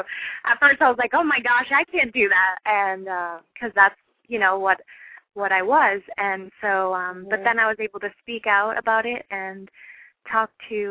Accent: Lowell, Massachusetts, United States; also born or lived in Utah; I grew up in Lowell.

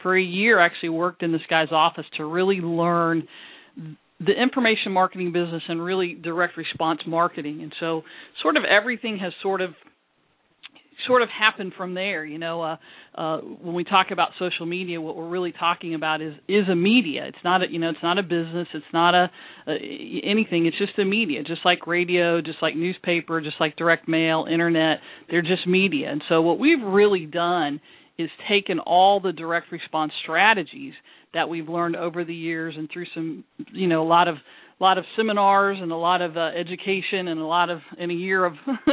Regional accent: Ohio, United States; You know, way back when I grew up in Ohio on a 75-acre farm

